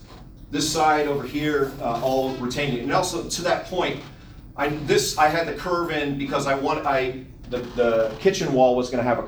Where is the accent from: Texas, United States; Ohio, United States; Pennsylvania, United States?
Ohio, United States; also born or lived in Los Angeles / New York; And then even before going to school, I grew up in Ohio.